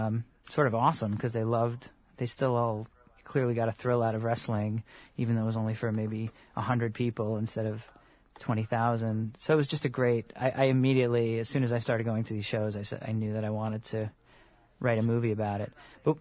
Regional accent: Long Island, New York, United States; I grew up on Long Island, and I went to a few shows, and I saw.

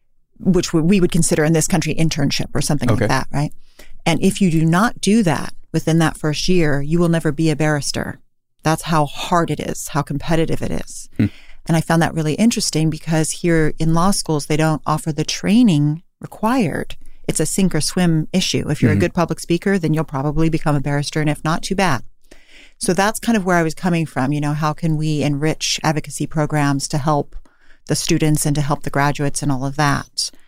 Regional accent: Davis, California, United States; now in San Francisco, United States; I'm from Davis, California, originally. I've lived in San Francisco for about 20 years.

